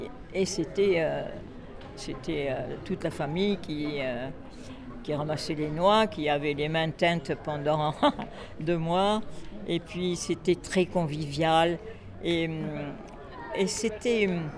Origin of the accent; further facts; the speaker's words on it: Provence-Alpes-Côte d'Azur, France; Je venais de la Côte d'Azur, vous voyez le contraste.